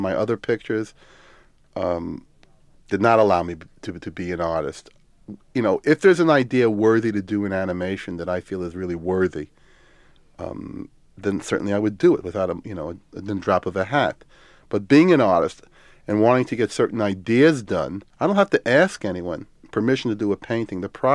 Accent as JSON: {"language": "English", "town": "Brownsville", "country": "United States", "tie": "born or raised there", "said": "the very many lives that I grew up with in Brownsville."}